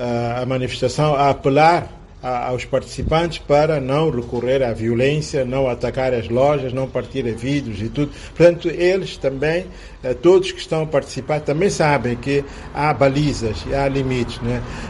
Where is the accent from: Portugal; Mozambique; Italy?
Mozambique